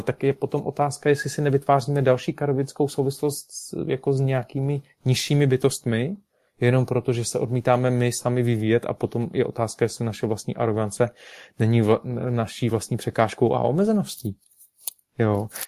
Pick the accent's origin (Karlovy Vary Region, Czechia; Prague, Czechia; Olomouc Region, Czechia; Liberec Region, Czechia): Karlovy Vary Region, Czechia; Karlovy Vary; jsem se pozastavil takhle jednou v noci nad Karlovými Vary, nad mým rodným městem